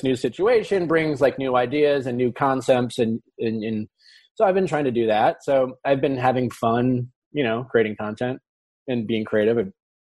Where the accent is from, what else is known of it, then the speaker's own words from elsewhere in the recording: Wisconsin, United States; Yeah, like boating etiquette for whatever reason, like when growing up in Wisconsin, you always wave.